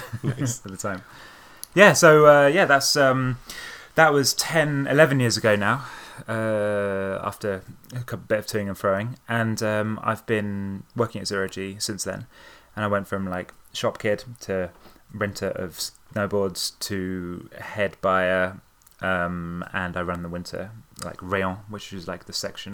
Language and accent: English; United Kingdom; From in the UK where I grew up, which you could probably hear in my accent, right? I lived in the UK for years